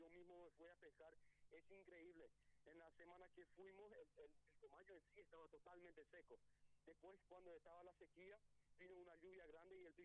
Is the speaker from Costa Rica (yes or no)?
no; Paraguay